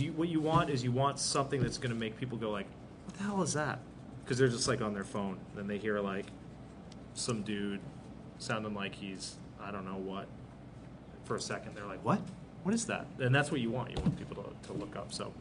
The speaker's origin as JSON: {"language": "English", "town": "Chicago", "region": "Illinois", "country": "United States", "said": "I'm from Chicago."}